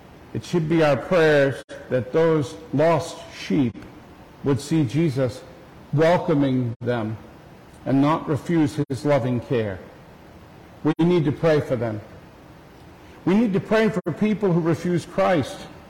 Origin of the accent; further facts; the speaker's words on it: Merrick, New York, United States; the community where I grew up in Merrick, New York, lost many police and firefighters that day.